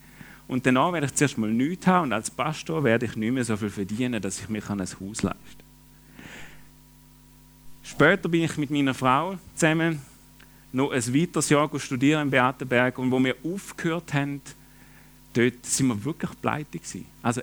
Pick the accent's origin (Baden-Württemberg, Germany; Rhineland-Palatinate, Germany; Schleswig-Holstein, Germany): Baden-Württemberg, Germany; Ich bin auch im Land ähnlich dem Bodensee aufgewachsen, im Land der Sparer und Häuslebauer.